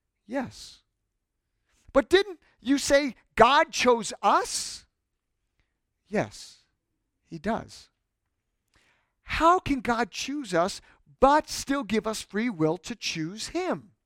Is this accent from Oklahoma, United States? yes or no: no; New York, United States; I lived in, born and raised in New York.